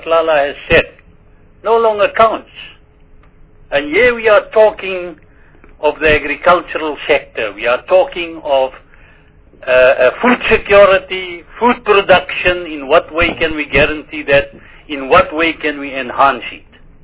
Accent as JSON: {"language": "English", "country": "South Africa", "said": "I'm a South African, finish and klaar."}